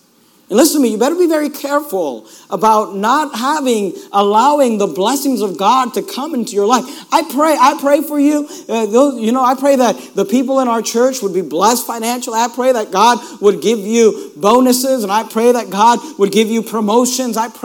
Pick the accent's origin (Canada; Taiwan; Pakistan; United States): United States; Hayward, California; also born or lived in Oakland / Sacramento; I grew up in Hayward and Oakland area, I guess, and we went to a Spanish church.